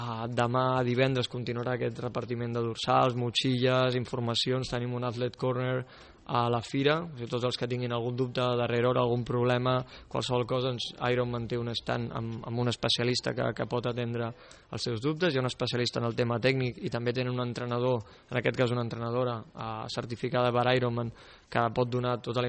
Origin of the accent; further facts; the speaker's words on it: Catalonia, Spain; bueno, per nosaltres com a catalans i una mica per tot el territori